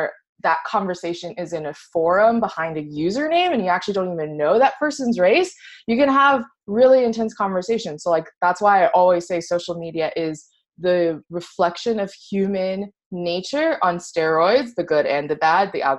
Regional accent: Austin, Texas, United States; So growing up in Austin, Texas, like it was a sleepy college town, let's be real. Yes, it was the capital of Texas, but it was not that big.

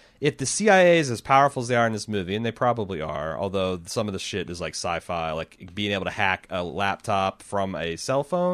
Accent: United States; So that's a little uncomfortable for me as an American.

